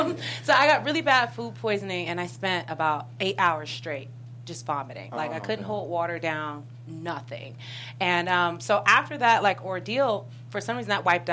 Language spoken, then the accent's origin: English; Lompoc, California, United States; I'm originally from Lompoc, California, Santa Barbara County, Central Coast.